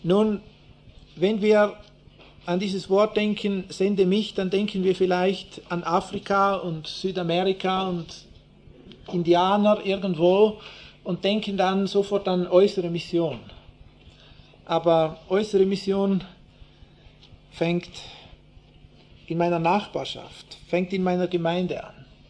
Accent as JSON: {"language": "German", "country": "Switzerland", "said": "bei uns in der Schweiz"}